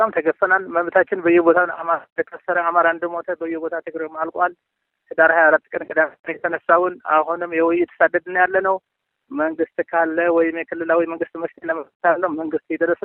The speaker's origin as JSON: {"language": "Amharic", "region": "Tigray", "country": "Ethiopia", "said": "እኔ ራሴ የሰሜን ትግሬ ነኝ። በትግሬነት ሳይሆን ምኮራው ኢትዮጵያዊነቴ ነው ምኮራው።"}